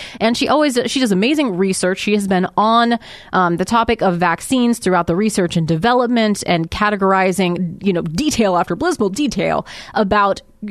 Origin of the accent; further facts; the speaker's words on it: United States; And that is concerning to me as an American, as a lover of liberty, as a Christian.